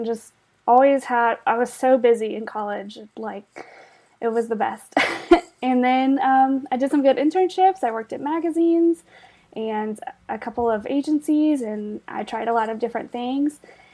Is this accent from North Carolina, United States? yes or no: yes; Charlotte, North Carolina, United States; I grew up in Charlotte, and I was always really interested in art.